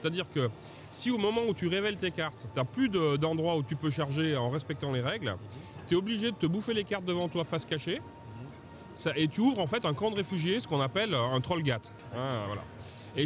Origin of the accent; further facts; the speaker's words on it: France; c'est quelque chose qu'on sent monter depuis quand même malheureusement trop de temps chez nous en France.